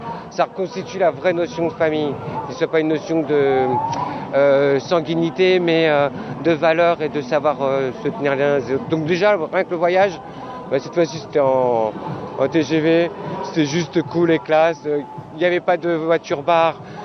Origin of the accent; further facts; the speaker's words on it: Marseille, Provence-Alpes-Côte d'Azur, France; quand on vient de Marseille, c'est une famille quoi.